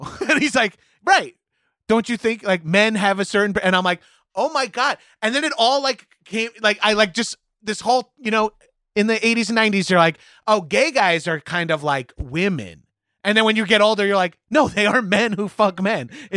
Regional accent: Long Island, New York, United States; the gym as a meathead growing up on Long Island was like a very masculine thing to do.

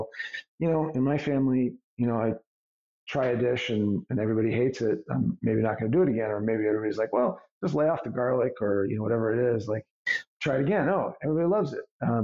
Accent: New York City, New York, United States; Born and raised in New York City, and you know, sort of my family really embraced the multicultural culinary aspects of the city.

